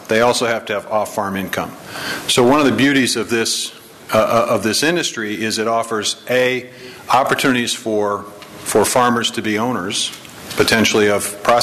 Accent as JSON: {"language": "English", "region": "Iowa", "country": "United States", "tie": "born or raised there", "said": "a problem in many areas of my home state, now becomes a vital ingredient"}